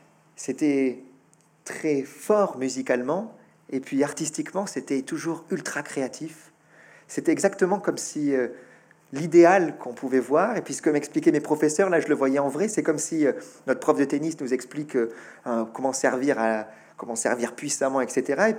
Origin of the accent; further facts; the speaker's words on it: France; first language fr; je dis que le français est ma langue maternelle et le français est ma langue paternelle. Mais c'est vraiment ça, c'est ce même naturel. C'est, on est né en France, on apprend le français en tout petit enfant